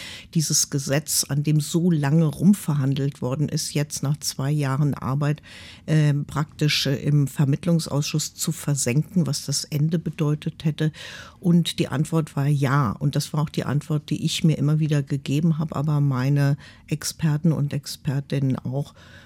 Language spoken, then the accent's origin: German; Falkensee, Brandenburg, Germany; sowohl aus Brandenburg, aus meiner Heimatstadt Falkensee, aber auch bundesweit.